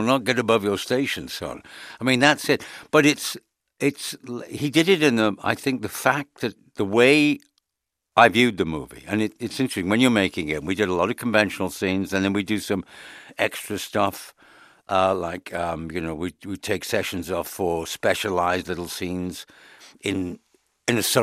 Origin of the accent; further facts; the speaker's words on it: England, United Kingdom; and me being English, writing in a different way, not American, it was an interesting time.